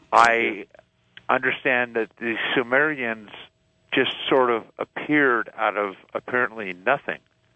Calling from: California, United States; in Northern California.

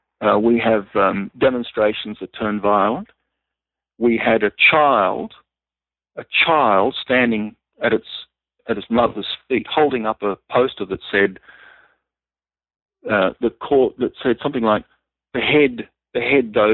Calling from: Sydney, New South Wales, Australia; In Australia, for example, I'm speaking from Sydney now.

